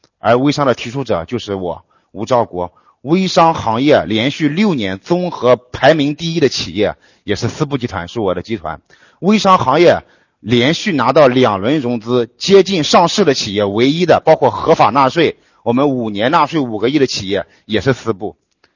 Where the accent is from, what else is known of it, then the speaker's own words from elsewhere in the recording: Xiaxiaobu, China; 布呢是我的家乡，我从小长大的村庄呢叫下小布村。